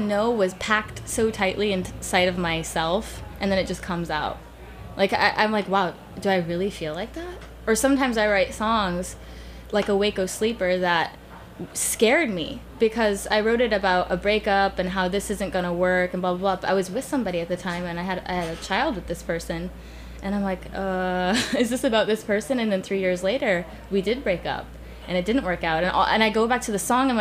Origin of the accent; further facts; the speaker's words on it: United States; because he's Jamaican and I'm American